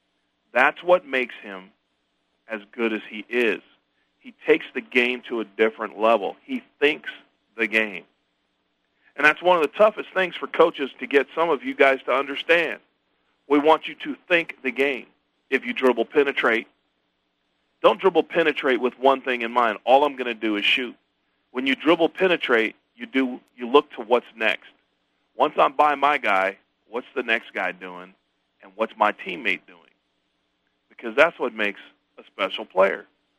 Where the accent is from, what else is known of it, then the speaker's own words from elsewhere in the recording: Indiana, United States; Little bit about the Midwest guys, I'll tell you. You know, I'm from Indiana.